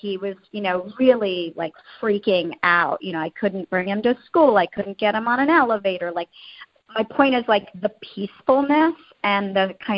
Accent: Stockholm, Stockholm County, Sweden; So I was born in Stockholm, and we lived in Stockholm, but my family has a summer house

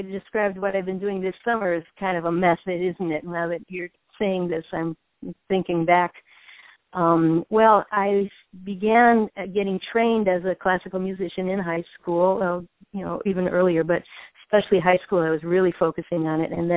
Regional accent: Minnesota, United States; I'm from Minnesota, which there's a connection.

